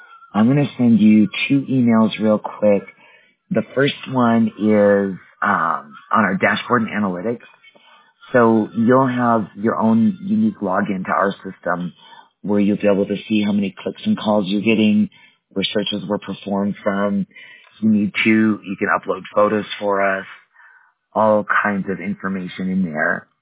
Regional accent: Wisconsin, United States; now in Colorado, United States; I'm in Colorado. Yeah. I did grow up in the Midwest, though. I grew up in Wisconsin.

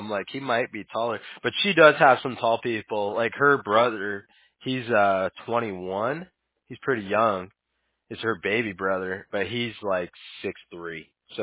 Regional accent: Huntington Beach, California, United States; I grew up, I'm originally from Huntington Beach.

